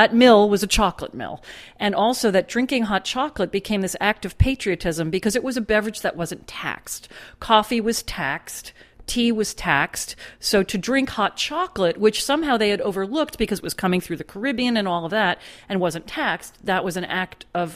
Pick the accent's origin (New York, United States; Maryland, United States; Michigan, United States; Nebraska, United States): New York, United States; I grew up on Long Island.